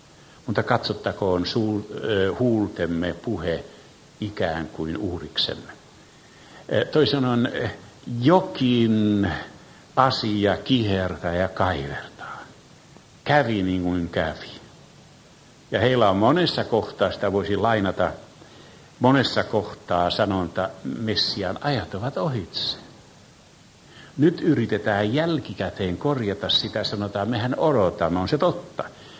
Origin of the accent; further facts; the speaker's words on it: Israel; kun hän huomasi, että olen Israelista